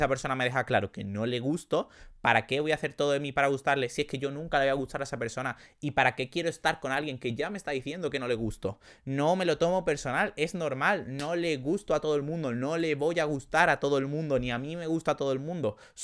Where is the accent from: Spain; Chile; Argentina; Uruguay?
Spain; Andalusia; Soy andaluz, de hecho. El número 3 de cosas que he aprendido a los 22